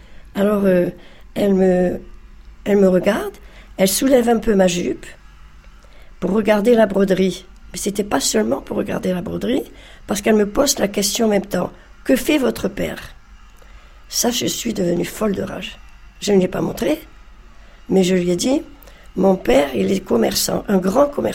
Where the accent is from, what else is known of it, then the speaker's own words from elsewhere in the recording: Algeria; je ne voulais pas dire que je venais d'Algérie.